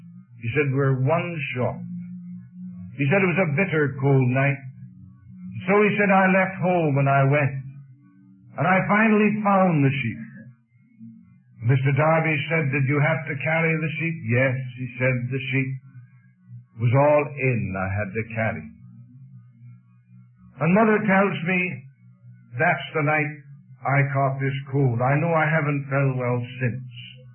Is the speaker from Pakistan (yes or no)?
no; Canada; a little town near my hometown in Canada.